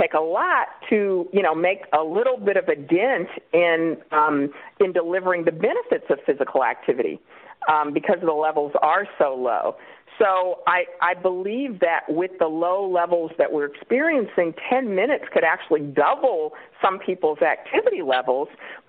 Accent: Kansas City, Kansas, United States; moved away as an adult; Well, I'm from Kansas City, Kansas, originally. I went to Northwestern undergrad and went to Duke Medical School, and then I landed in California about 20 years ago

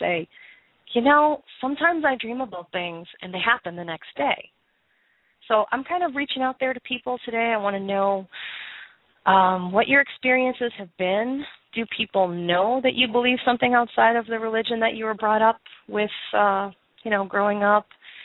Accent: Boston, Massachusetts, United States; You know, we're from Boston. We're like that. We're a little direct.

